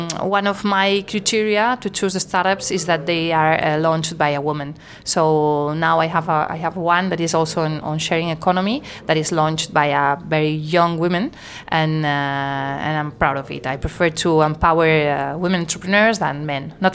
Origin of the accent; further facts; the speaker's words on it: Barcelona, Catalonia, Spain; Helena and I, we are friends because we are from Barcelona. And Barcelona, believe it or not, but it's a small city.